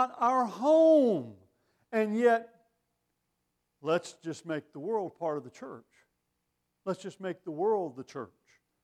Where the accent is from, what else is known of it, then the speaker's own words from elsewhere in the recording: Texas, United States; born there; Yes, I was born in Texas.